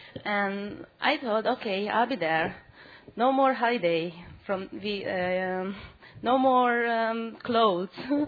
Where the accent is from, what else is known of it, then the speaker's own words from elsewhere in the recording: Budapest, Hungary; I'm from Hungary, from Budapest, and I'm very nervous.